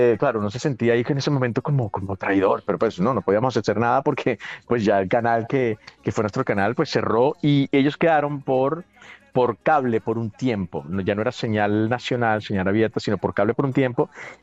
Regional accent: Venezuela; moved away; Mira, normalmente una vez al año, es cuando ya me fui a vivir fuera de Venezuela, normalmente una vez al año.

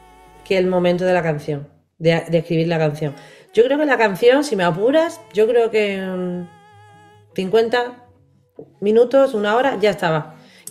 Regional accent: Málaga, Andalusia, Spain; now in Madrid, Spain; yo voy a Málaga, yo soy de Málaga, vivo en Madrid.

